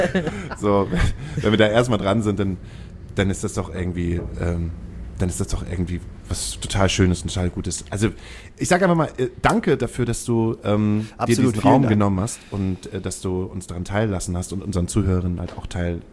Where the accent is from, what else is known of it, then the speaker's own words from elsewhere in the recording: Hamburg, Germany; Manche Sachen machst du halt als Hamburger nicht, weil du die halt die ganze Zeit vor der Tür hast, ne?